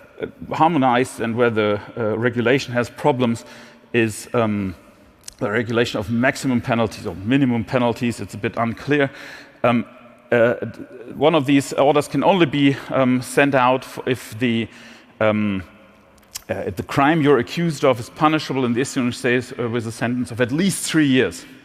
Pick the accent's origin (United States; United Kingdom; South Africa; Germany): Germany; obviously I know that best because I'm from Germany